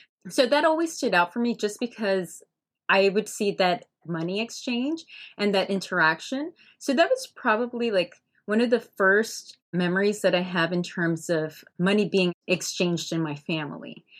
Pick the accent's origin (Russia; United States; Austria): United States; Hialeah, Florida; I grew up in Hialeah, Florida, and out there, there was a flea market, Pulguero.